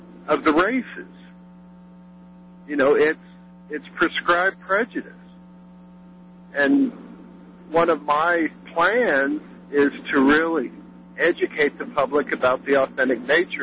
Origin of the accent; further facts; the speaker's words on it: Indiana, United States; See, I grew up in Indiana, and it was very tensely race back in the 70s.